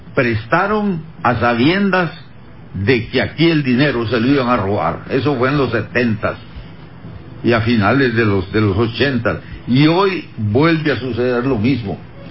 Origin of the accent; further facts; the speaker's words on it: Honduras; dejen de seguir haciendo acciones de desestabilización en mi país. Ya Honduras no es un país, como nos decían antes, bananero